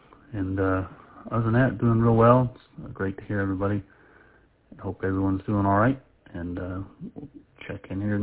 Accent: Columbiaville, Michigan, United States; I'm originally from Columbiaville, so it's nice to check in there, and makes me feel a little bit at home.

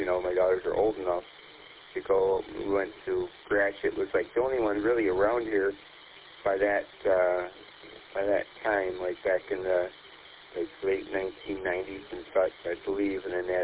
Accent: Detroit, Michigan, United States; now in Roseville, United States; I've lived here since 1988, but I grew up in Detroit, 7 and Chainer area. I'm an East Sider

